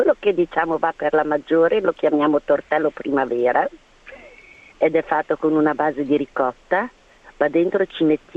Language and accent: Italian; Bologna, Emilia-Romagna, Italy; Sì, da Bologna.